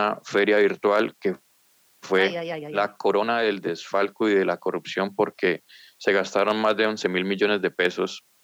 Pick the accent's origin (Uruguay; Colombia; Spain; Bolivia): Colombia; uno como ciudadano colombiano los escucha y uno no los puede creer